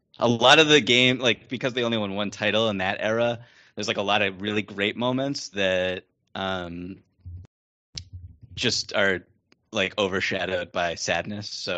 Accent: Boston, Massachusetts, United States; Yeah, I grew up in Boston.

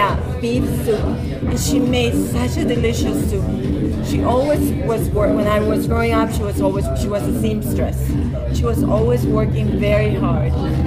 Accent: Hollywood, California, United States; also born or lived in El Salvador; and I was born in El Salvador, raised in the U.S., in Hollywood, actually.

